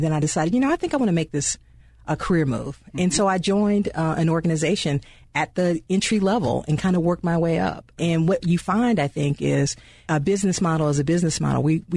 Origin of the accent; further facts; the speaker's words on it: Georgia, United States; Well, see, I grew up in Southwest Georgia. So all Benny. That's right on the Florida line.